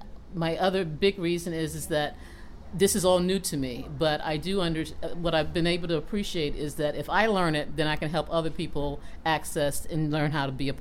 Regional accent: Portsmouth, Virginia, United States; I come from Portsmouth, Virginia

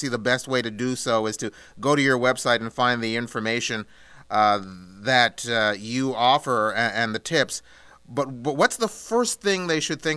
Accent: Canada; Well, I'm Canadian, so I always spell it that way.

